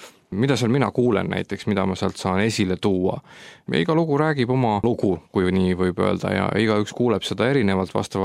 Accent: Tallinn, Harju County, Estonia; born there; Ma olen sündinud Tallinnas 20. aprilli 1973.

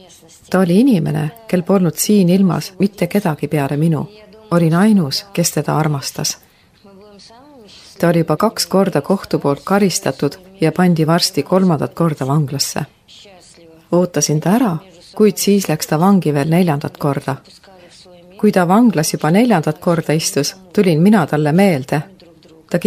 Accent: Leningrad Oblast, Russia; moved away as an adult; Sündisin Leningradi oblastis Eesti piiri lähedal ja elasin seal kuni 30. eluaastani. Sündisin lihtsas töölisperes, kus jumalasse ei usutud.

